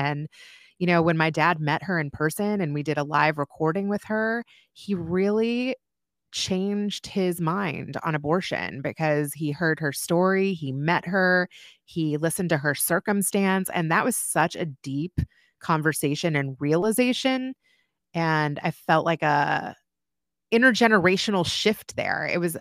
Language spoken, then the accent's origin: English; Kentucky, United States; I grew up in Kentucky, like, you know, and when I was being raised, I had four grandparents and great grandparents, and we weren't flashy people.